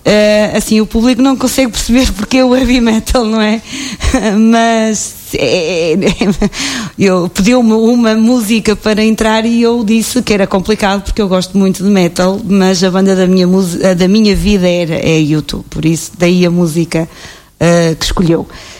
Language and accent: Portuguese; Santa Maria da Feira, Aveiro, Portugal; É a minha terra, é onde o sítio onde eu nasci, onde eu cresci, onde eu me eduquei, estou a educar os meus filhos e estou com a minha família.